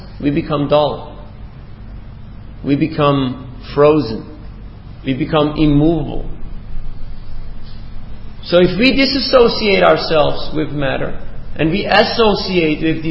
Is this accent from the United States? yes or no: no; Australia; I'm an Aussie, you know.